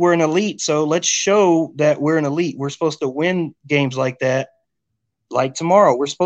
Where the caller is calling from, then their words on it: Rawls, Texas, United States; I'm in Rawls, Texas, my friend.